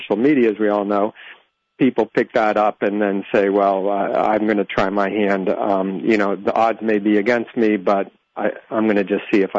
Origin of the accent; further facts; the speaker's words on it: Massachusetts, United States; now in New York, United States; I mean, I live in New York, but I grew up in Massachusetts. I'm essentially a migrant, right?